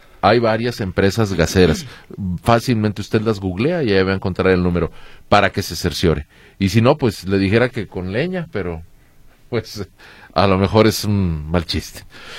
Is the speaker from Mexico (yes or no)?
yes; Mexico; Siempre demeritando lo que como mexicanos somos capaces de hacer.